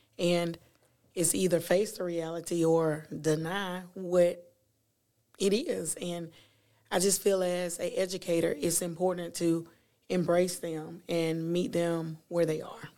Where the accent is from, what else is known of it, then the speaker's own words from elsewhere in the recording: Sylacauga, Alabama, United States; I was born and raised in Sylacauga.